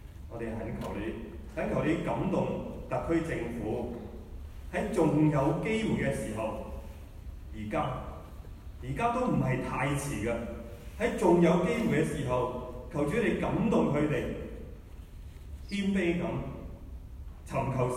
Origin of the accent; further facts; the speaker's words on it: Hong Kong; 但我们香港人走到今天，我们找不到路